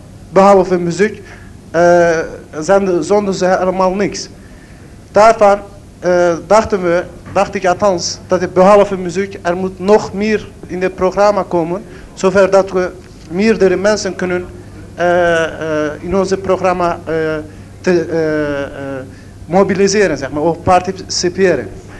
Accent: Turkey; Dutch is a second language; now in Netherlands; Zoals bijvoorbeeld waar ik vandaan kwam in Turkije

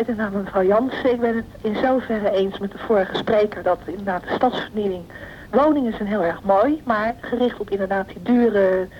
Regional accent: The Hague, South Holland, Netherlands; want ik ben een echte Haagse. Ik hou van de stad. Ik ben wel een weliswaar mopperende Hagenaar

